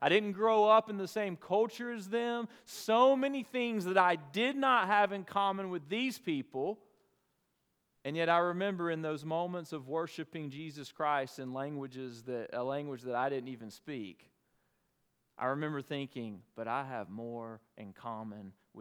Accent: Dothan, Alabama, United States; the kind of party that we all went to on Friday nights and Saturday nights growing up in Dothan, Alabama.

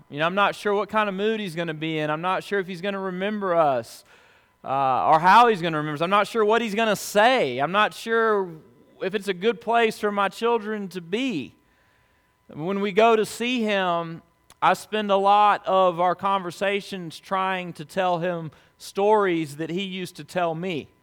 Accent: Alabama, United States; I am from Alabama, and so there are certain limits to the influence that he could have upon me.

